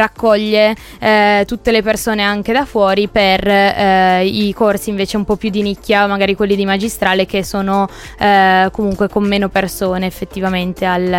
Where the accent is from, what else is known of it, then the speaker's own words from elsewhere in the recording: Piedmont, Italy; io sono piemontese, abito una cinquantina di chilometri da Torino